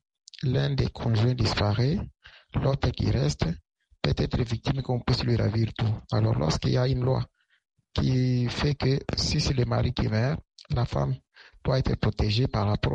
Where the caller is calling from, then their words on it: Lubumbashi, Haut-Katanga, DR Congo; réagi depuis Lubumbashi par rapport à la loi qui est au Cameroun. C'est une bonne loi, d'autant plus que chez nous en Afrique, lorsque les maris meurent, les femmes se retrouvent à la galère.